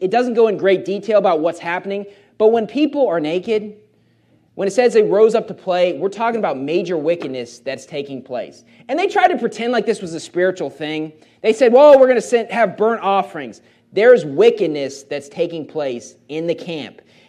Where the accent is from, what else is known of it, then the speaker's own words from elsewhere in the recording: West Virginia, United States; I'm from West Virginia. Trust me, country music's pretty popular.